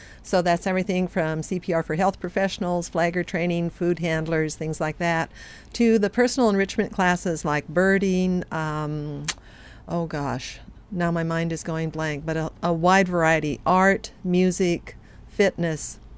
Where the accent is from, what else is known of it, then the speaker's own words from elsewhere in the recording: Seaside, Oregon, United States; also born or lived in Guam / New York City; Well, I'm actually a North Coast native, born and raised in Seaside. Graduated from Seaside High School, then left for college, and then somehow or another I ended up gone for about 35 years, living everywhere from Guam to New York City.